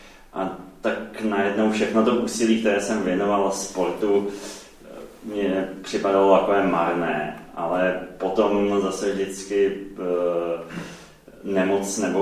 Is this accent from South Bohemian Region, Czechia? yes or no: no; Jablonec nad Nisou, Liberec Region, Czechia; přišel jsem vlastně z Jablonce nad Nisou, odkud pocházím, jsem do Prahy na vysokou školu